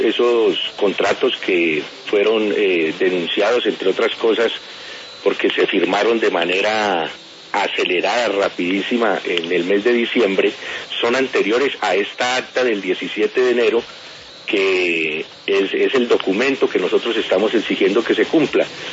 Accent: Colombia; como colombianos que somos

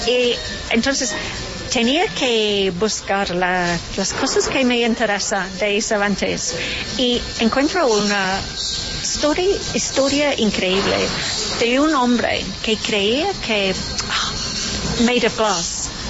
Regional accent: Glastonbury, South West England, United Kingdom; Spanish is a second language; Son las historias mágicas de Inglaterra, de mi pueblo, que se llama Glastonbury. Es un pueblo muy inusual, muy raro

